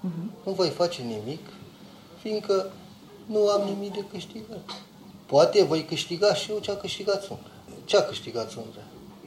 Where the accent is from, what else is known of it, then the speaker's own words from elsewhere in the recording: Romania; Dacă pot, voi uita că sunt român.